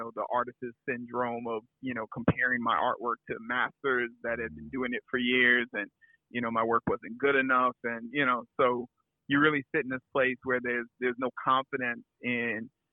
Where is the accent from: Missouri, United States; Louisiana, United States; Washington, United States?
Louisiana, United States; New Orleans; I am from New Orleans, Louisiana.